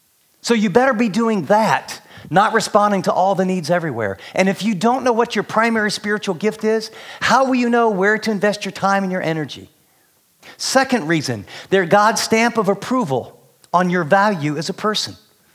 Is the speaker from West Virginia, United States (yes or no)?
yes; West Virginia, United States; we came from West Virginia where like a mega church is like 200 people.